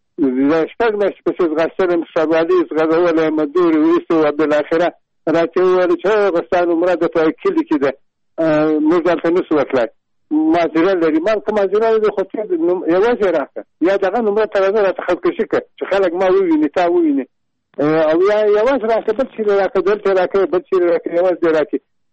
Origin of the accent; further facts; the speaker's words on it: Nimruz, Afghanistan; now in Kabul, Afghanistan; ټلیفون مې د کابل کړی. اصلاً زه د نیمروز ولایت یم.